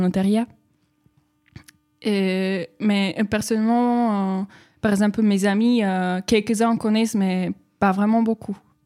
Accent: Slovakia; now in France; Je viens de Slovaquie.

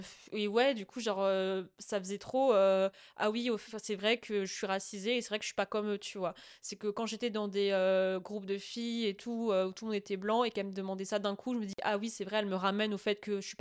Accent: Algeria; Enfin, je suis algérienne et genre, en fait, en Algérie, il y a plein de façons d'être algérien.

